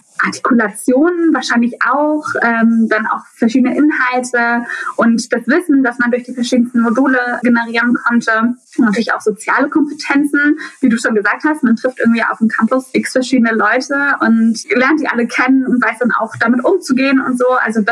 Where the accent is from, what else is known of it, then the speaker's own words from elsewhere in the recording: Germany; now in Berlin, Germany; Also aufgewachsen bin ich in der Nähe von Hamburg. Das ist ja so ein Dunstkreis von Lüneburg jedenfalls irgendwie.